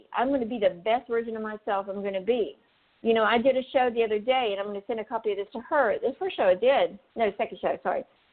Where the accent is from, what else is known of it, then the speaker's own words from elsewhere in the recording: North Carolina, United States; I'm just, you know, I'm from North Carolina.